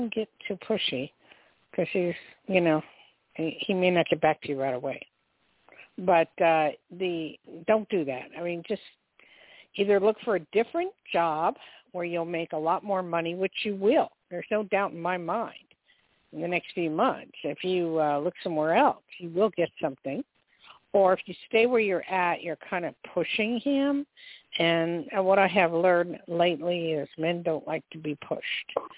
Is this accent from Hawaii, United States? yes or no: no; New Jersey, United States; I'm from Jersey, but I've never been there.